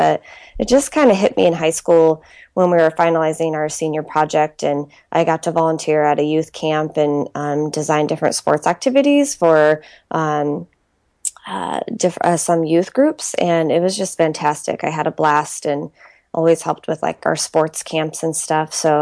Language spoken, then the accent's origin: English; United States; And growing up in the States, we have 4-H clubs, which I know is internationally as well.